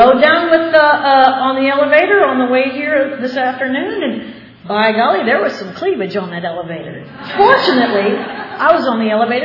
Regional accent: Buda, Texas, United States; It's called the Buda Big Book Group because I'm from Buda, Texas.

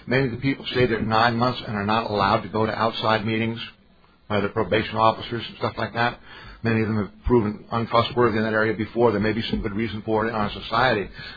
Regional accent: Miami, Florida, United States; I'm an alcoholic from Miami, Florida.

